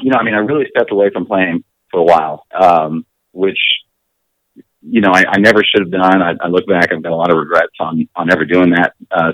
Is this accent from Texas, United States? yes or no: yes; El Paso, Texas, United States; now in Los Angeles, United States; I moved to LA. I'm from El Paso originally. I moved to LA with an ex-girlfriend of mine